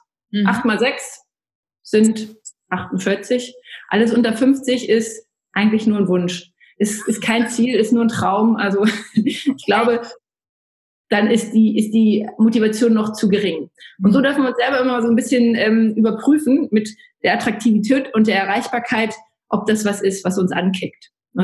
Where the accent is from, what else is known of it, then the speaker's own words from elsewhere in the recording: Braunschweig, Lower Saxony, Germany; also born or lived in Bavaria; ich komme aus Braunschweig, aus Niedersachsen. Da bin ich jetzt kürzlich wieder hingezogen. Ich hatte ein paar Stationen, war zwischenzeitlich auch mal in Bayern, bei dir ganz in der Nähe und im Ausland und bin jetzt wieder in meine alte Heimat zurückgezogen und fühle mich hier ganz wohl.